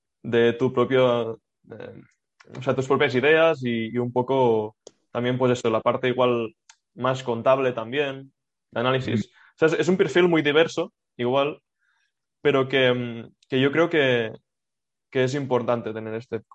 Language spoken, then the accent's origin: Spanish; Sort, Catalonia, Spain; soy de Sort y hice mi bachillerato también ahí.